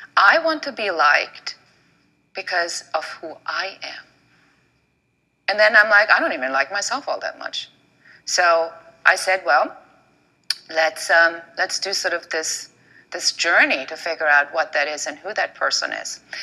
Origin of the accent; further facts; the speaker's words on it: Germany; now in United States; I'm the American dream, the girl from Germany